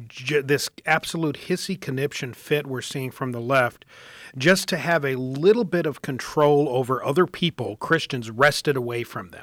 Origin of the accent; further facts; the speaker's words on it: Colorado, United States; who is just an utter disgrace to my home state of Colorado.